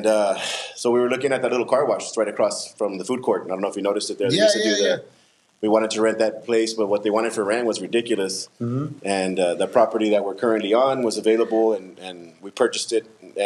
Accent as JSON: {"language": "English", "town": "Weslaco", "region": "Texas", "country": "United States", "tie": "born or raised there", "also_born_or_lived": "California", "said": "Yeah, well, I was born and raised here in Westlaco, Westlaco native. Grew up here, went to high school here, graduated, went to Monterrey for college on a football scholarship."}